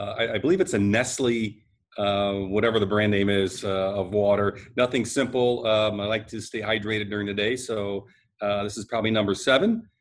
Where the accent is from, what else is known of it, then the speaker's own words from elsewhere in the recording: Chicago, Illinois, United States; now in Elmhurst, United States; Sure, I was born and raised in Chicago and have spent just about most 95% of my life living and working in the Chicago area.